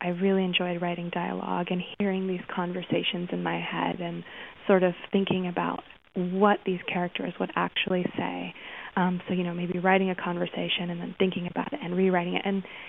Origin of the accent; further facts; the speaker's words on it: Mojave Desert, United States; You know, the desert is where I lived for 17 years while I was growing up, and it's a very, very stark place.